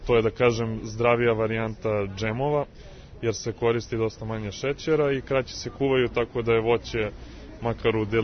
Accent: Belgrade, Serbia; Rođen sam i živim u Beogradu, ali sam pretprošle godine nasledio dedino imanje nadomak Ivanjice

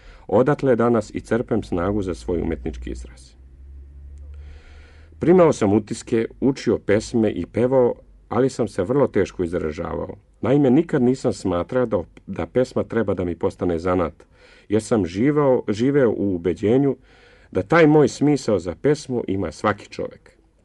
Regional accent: Bosnia & Herzegovina; Rođen sam u Bosni i od mali nogu bio sam okružen pesmom

